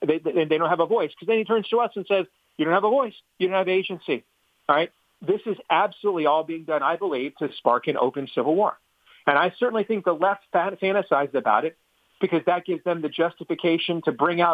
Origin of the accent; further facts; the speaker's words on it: Iowa, United States; My home state of Iowa does some of this stuff.